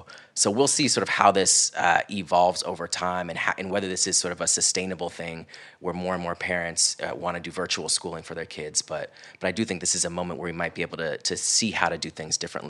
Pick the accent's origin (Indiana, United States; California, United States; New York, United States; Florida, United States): Florida, United States; growing up in Central Florida, I went to a predominantly white elementary school.